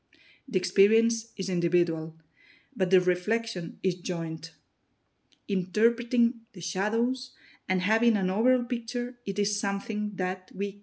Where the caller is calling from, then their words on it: Barcelona, Catalonia, Spain; English is a second language; I am speaking from Barcelona, Catalonia.